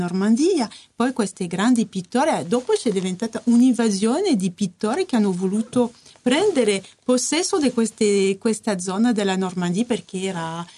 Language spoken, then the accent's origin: Italian; Brittany, France; Italian is a second language; now in Milan, Italy; mi fermo nel mio paese, che è la Bretagna.